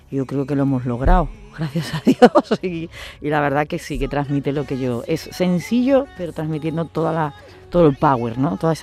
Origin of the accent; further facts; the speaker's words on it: Seville, Andalusia, Spain; el 12 de junio ya estamos en el Cartuja Center Sevilla, que hace mucho tiempo que yo no venía a cantar a mi tierra.